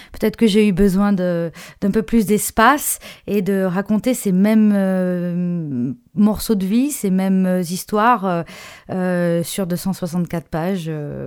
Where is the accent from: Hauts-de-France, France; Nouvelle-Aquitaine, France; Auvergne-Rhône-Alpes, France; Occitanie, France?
Auvergne-Rhône-Alpes, France; Saint-Étienne; born there; j'ai quand même des origines italiennes et je suis née à Saint-Étienne.